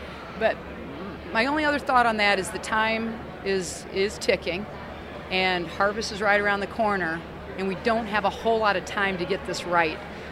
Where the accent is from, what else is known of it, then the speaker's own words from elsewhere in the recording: Moline, Illinois, United States; And I come from Moline, Illinois, the world headquarters of John Deere